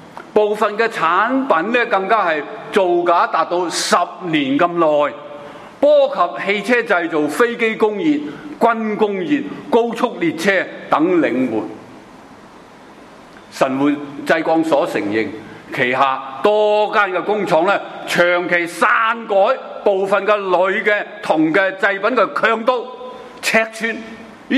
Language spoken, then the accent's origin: Cantonese; Hong Kong; 用翻我哋香港人讲说话咪更好